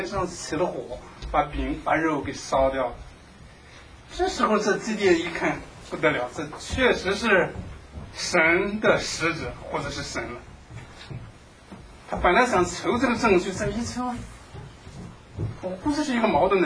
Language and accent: Chinese; Shandong, China; 我是从农村出来的，我打过麦子